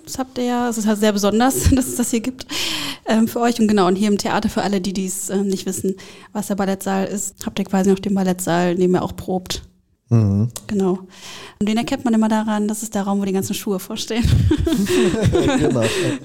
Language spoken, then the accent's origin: German; Gelsenkirchen, North Rhine-Westphalia, Germany; ich komme aus Gelsenkirchen